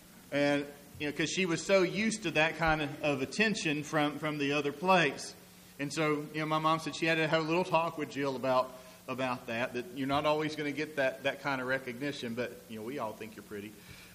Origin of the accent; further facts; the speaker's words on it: Columbus, Georgia, United States; When we were growing up in Columbus, Georgia, my sister almost died when she was born.